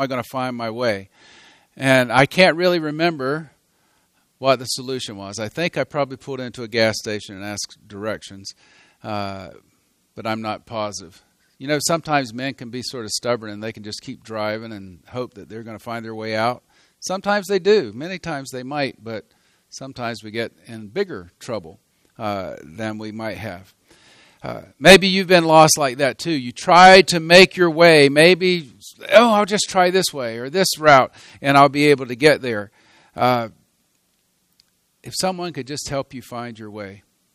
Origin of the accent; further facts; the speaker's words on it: North Carolina, United States; I went to college in Nyack, New York. I grew up in North Carolina. It was a 10-hour trip